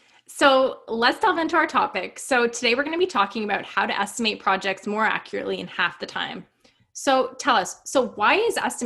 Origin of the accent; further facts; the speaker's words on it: Canada; Fellow Canadian. I am in just outside of Toronto in Ontario.